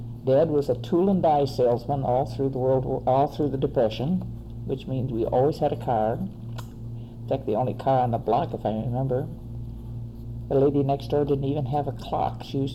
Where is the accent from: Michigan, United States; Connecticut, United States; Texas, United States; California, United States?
Michigan, United States; Detroit; I was born in Detroit, Michigan, educated there, raised there, went to school there, worked there, and retired from Detroit, Michigan.